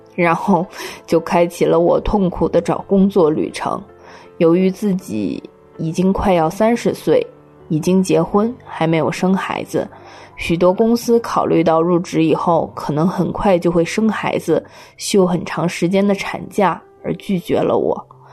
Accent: Shandong, China; 我是来自山东的

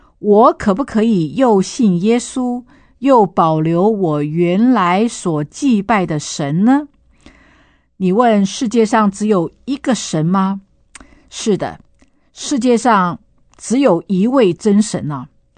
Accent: China; 尤其是我们中国人，长辈过世了之后呢，哎，祖先就成为神了

